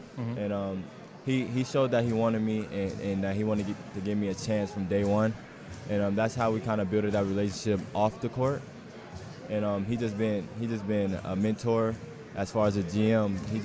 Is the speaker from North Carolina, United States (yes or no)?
no; Seattle, Washington, United States; now in Cleveland, United States; I'm originally from Seattle, so, okay, so our weather ain't that pretty either.